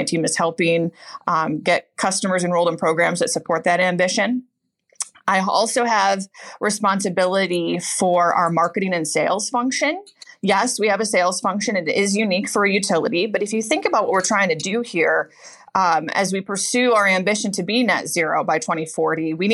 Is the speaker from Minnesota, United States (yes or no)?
no; Jackson, Michigan, United States; My hometown of Jackson, Michigan. And that's where our headquarters remains.